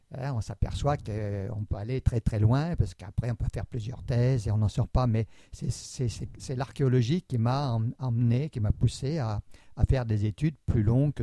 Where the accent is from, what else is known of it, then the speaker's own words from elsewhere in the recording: Centre-Val de Loire, France; je suis né en Touraine. J'ai beaucoup vécu en Touraine. Mes parents, mes grands-parents étaient tourangeaux aussi.